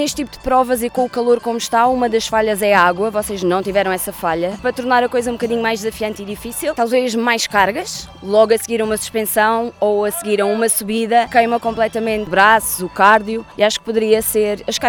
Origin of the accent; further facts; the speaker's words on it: Setúbal, Portugal; Eu sou de Setúbal e represento uma equipa de Famalicão.